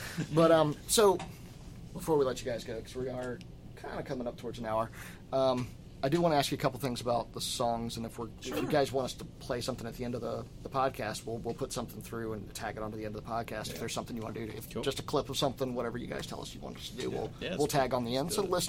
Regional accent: Georgia, United States; also born or lived in Tallahassee, Florida; I grew up in Georgia, but for the better part of my music career when I was down there, I lived in Tallahassee, Florida, college town, right?

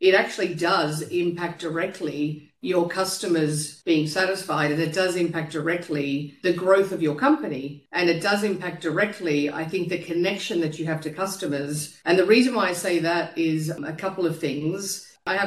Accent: Uruguay; I was born in Uruguay, South America, very small country, quite a lot of poverty.

